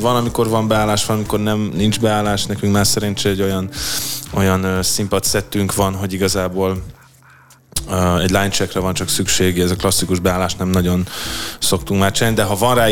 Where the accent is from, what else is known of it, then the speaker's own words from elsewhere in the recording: Budapest, Hungary; budapesti zenekarként maga a helyszín, tehát hogy a város is nagyon fontos, tehát nagyon szeretünk a szülővárosunkban játszani.